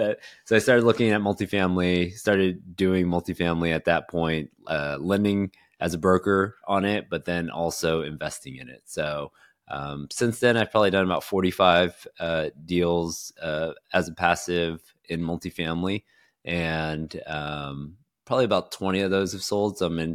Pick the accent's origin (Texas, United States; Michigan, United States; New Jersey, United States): Texas, United States; Houston; So born and raised in Houston, Texas, went to school in Austin at UT, did finance there